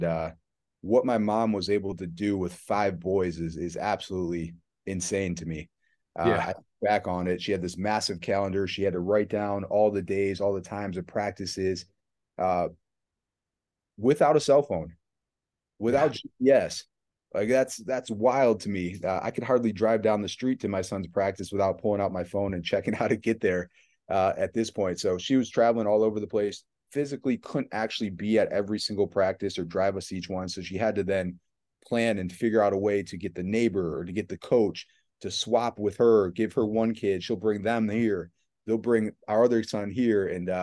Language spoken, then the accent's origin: English; Buffalo, New York, United States; Growing up in Buffalo, New York, a Bills fan would not buy a Gronk shaker just because they're a Bills fan.